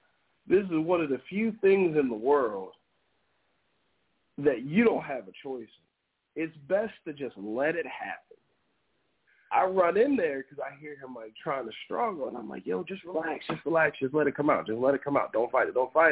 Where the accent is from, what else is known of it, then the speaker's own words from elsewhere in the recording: New Jersey, United States; I'm from Jersey, you know, so I do what every gangster does.